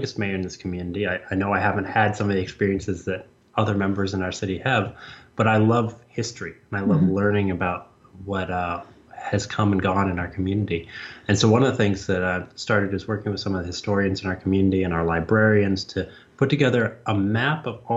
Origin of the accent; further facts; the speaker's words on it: Minneapolis, Minnesota, United States; Where I grew up in Minneapolis, Minnesota, we all knew our neighborhoods.